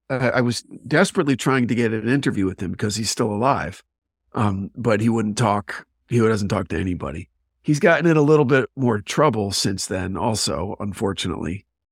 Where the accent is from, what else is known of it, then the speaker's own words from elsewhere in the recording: New Jersey, United States; it started with a murder in my hometown when I was 14 in New Jersey.